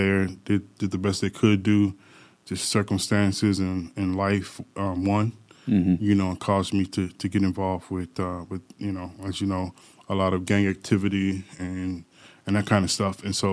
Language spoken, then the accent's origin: English; Grand Rapids, Michigan, United States; also born or lived in Detroit; I was born in Grand Rapids, became a man in Detroit, and lived all over. Right. Huh. And so in Grand Rapids, just grew up on the southeast side of town